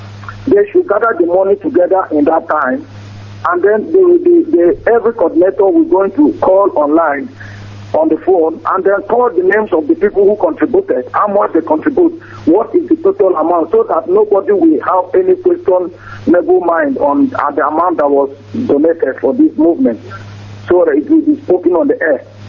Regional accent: Nigeria; now in Manchester, United Kingdom; I'm from Umu Amara Ebu Amar in Ubuta local government in Muscat, Biafra land.

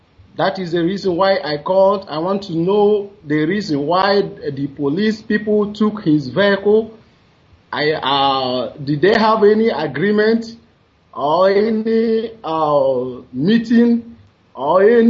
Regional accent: Oburamuri, Imo, Nigeria; Yeah. I come from Oburamuri in the Suluku government, Imo State, Biafra land.

